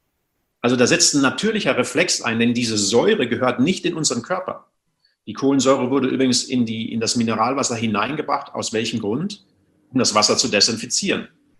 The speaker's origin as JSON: {"language": "German", "region": "North Rhine-Westphalia", "country": "Germany", "tie": "born or raised there", "said": "ich komme aus dem Sauerland, da gibt es noch schöne Quellen, da habe ich so als Kind oft so bei uns in den Wäldern gespielt."}